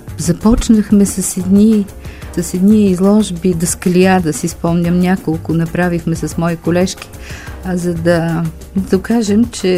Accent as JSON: {"language": "Bulgarian", "town": "Rakevo", "region": "Vratsa Province", "country": "Bulgaria", "tie": "born or raised there", "also_born_or_lived": "Bankya", "said": "До първи клас включително растях на село, така да се каже, на гара. Баща ми беше железничар. Била съм на една гара Ракево, като много малка, след това на гара Банки, когато беше в Банки все още село."}